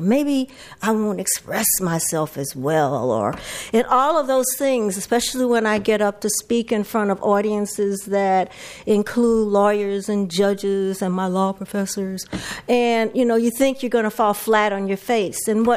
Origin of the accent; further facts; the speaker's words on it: St. Louis, Missouri, United States; I knew Attorney Freeman as I was growing up in St. Louis